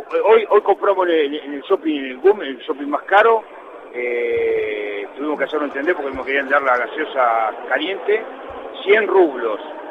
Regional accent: Argentina; acá los que hablamos a los gritos somos los argentinos

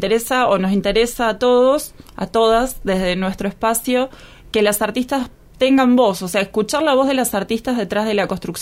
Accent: Río Grande, Tierra del Fuego, Argentina; yo soy de acá, de Tierra del Fuego, nací en Río Grande

